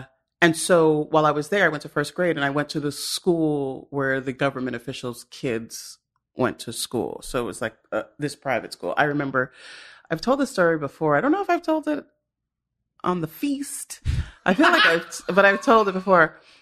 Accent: Newark, New Jersey, United States; born there; I wasn't born there. I was born in Newark, New Jersey. Don't be jealous.

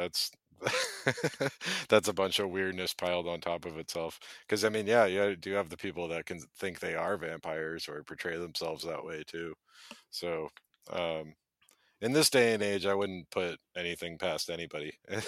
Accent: Massachusetts, United States; a breaking and entering case in my home state of Massachusetts

